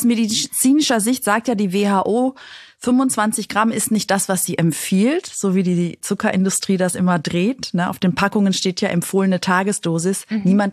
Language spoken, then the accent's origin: German; Greece; Nicht nur ich als Griechin, weil ich bin ja, also in Griechenland wird ja nur gegessen. Man kommt zusammen und isst. Mhm. So bin ich auch groß geworden.